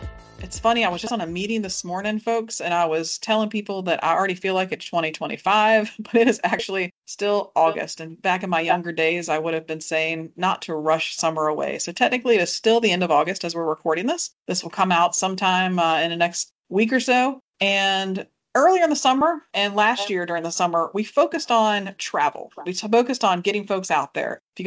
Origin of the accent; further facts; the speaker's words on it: Virginia, United States; accent: Southern; as most of you guys have figured out based on my accent, when you listen to me, I am not from quite deep in the South, but I am from Southern Virginia. And when I grew up in Southern Virginia